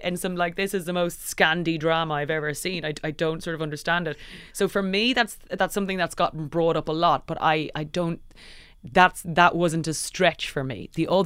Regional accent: Ireland; moved away; But I'm also very aware of kind of the privilege I hold as an Irish English speaking immigrant and how that privilege isn't extended to everyone.

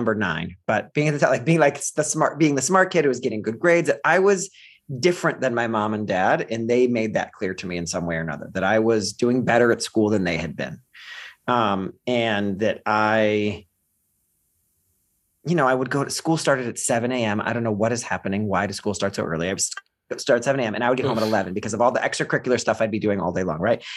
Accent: Ohio, United States; accent: Midwest; My dad lived in Philadelphia and we lived in Ohio.

